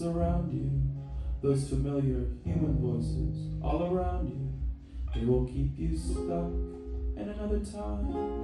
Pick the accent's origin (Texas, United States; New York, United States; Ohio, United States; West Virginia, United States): Texas, United States; I'm on tour. I'm from Texas.